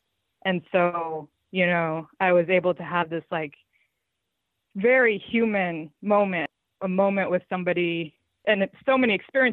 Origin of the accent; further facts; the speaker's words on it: United States; I found no hatred whatsoever towards me as a woman or towards me as an American